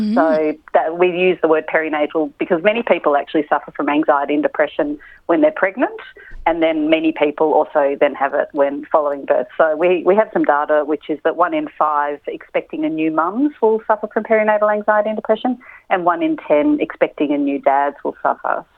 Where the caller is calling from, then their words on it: Melbourne, Victoria, Australia; I'm calling from Melbourne, so it's been particularly challenging for us here in Melbourne.